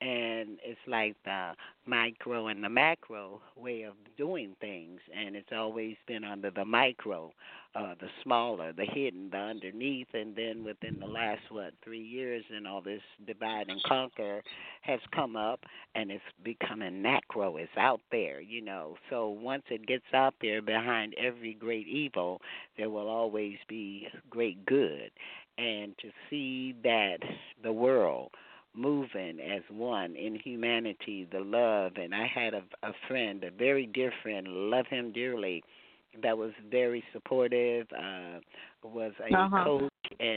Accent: the South, United States; growing up in the South, you grow up a little bit different.

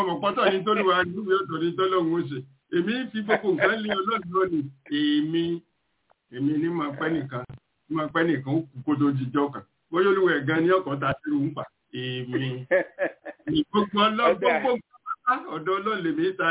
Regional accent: Ibadan, Oyo, Nigeria; Irú bá a ṣe wà nírú ìlú ìníṣẹ́ ọmọ Ìbàdàn ni mí mo wà nínú ẹgbẹ́ ọmọ Ìbàdàn

